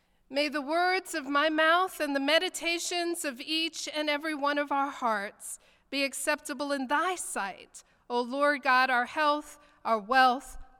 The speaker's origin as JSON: {"language": "English", "town": "Bronx", "region": "New York", "country": "United States", "tie": "born or raised there", "said": "I'm a girl from the Bronx, grew up as the daughter of immigrant parents, and embraced by University Heights Presbyterian Church."}